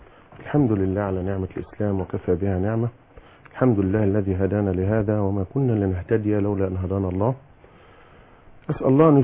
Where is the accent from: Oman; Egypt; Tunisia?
Egypt; Zeitoun, Cairo Governorate; also born or lived in Heliopolis; انا بالمناسبة من مواليد مصر الجديدة وعشت وتربيت في الزيتون بجوار كنيسة تسمى العذراء مريم اللي هي القديمة.